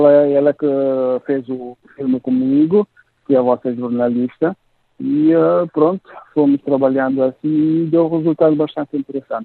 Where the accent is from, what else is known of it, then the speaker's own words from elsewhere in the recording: Guinea-Bissau; como guineense que sou, esse problema ainda é patente na minha terra.